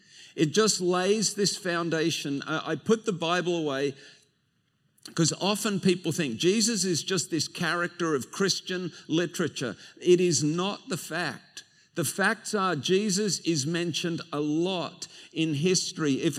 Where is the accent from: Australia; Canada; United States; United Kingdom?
Australia; Sydney, New South Wales; no, actually, I came from Sydney.